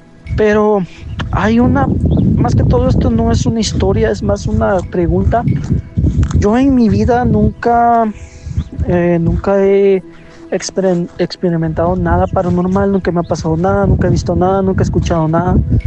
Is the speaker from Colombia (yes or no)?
no; Guatemala; now in Omaha, United States; yo soy de Guatemala, pero actualmente vivo en Omaha, Nebraska